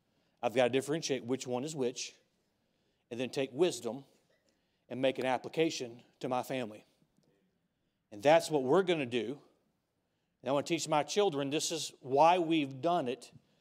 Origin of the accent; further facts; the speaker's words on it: the South, United States; You know, I'm from the South. We have our traditions. Our number one tradition is hating the North.